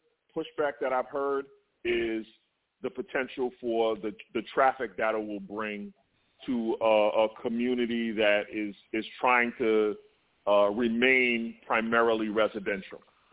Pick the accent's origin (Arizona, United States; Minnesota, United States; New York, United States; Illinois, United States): New York, United States; Brooklyn; and I chose Brooklyn because I'm from Brooklyn. I want to see Brooklyn win.